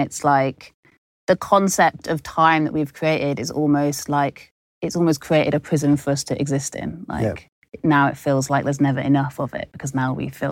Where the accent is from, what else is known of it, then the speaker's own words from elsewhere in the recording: Birmingham, West Midlands, United Kingdom; So I grew up in Birmingham in the city